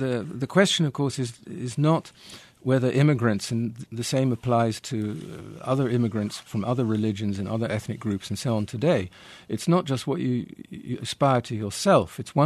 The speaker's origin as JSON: {"language": "English", "country": "Netherlands", "tie": "born or raised there", "second_language": "English", "said": "growing up with parents from different cultures at a time that this was much less usual than it is now, even in Europe."}